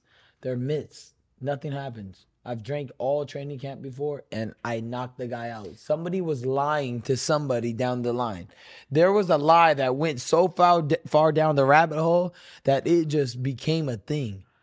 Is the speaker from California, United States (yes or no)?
yes; Los Alamitos, California, United States; born there; Okay, so I was born in Los Alamitos, California.